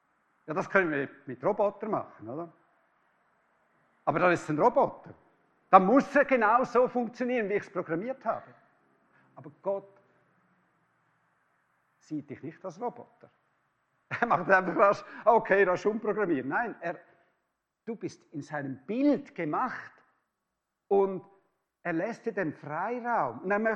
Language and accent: German; Switzerland; als Schweizer habe ich das bewusst lernen müssen. Und wir Schweizer haben nicht so viel Ehrfurcht vor der Obrigkeit